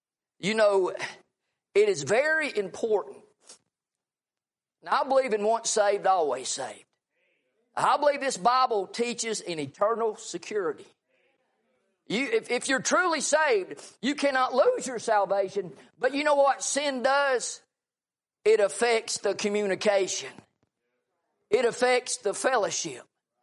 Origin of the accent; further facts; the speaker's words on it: Hendersonville, North Carolina, United States; now in Topton, United States; I'm originally from Hendersonville. I shouldn't even be in Topton.